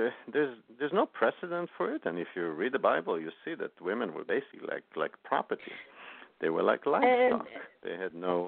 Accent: Israel; And I grew up in Israel, and I used to do a lot of hiking and visits.

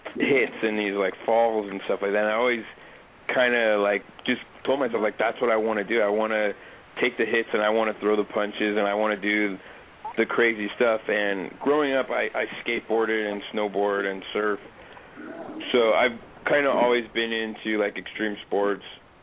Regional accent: Ontario, California, United States; I grew up in Ontario, California.

